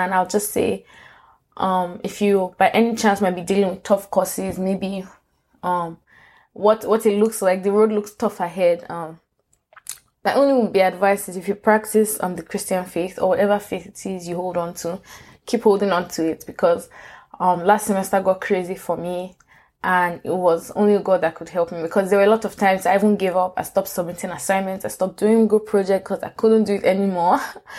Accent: Nigeria; now in United States; my home country, Nigeria

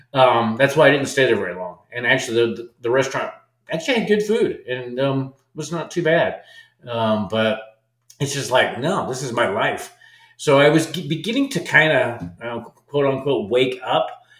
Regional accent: Nebraska, United States; also born or lived in Colorado; So, I grew up in Nebraska, was born in Colorado, and, I went to school, got good grades

